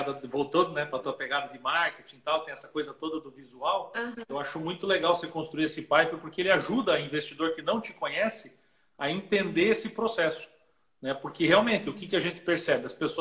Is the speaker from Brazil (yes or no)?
yes; Joinville, Santa Catarina, Brazil; joinvilense, né? Você sabe que eu sou joinvilense, né?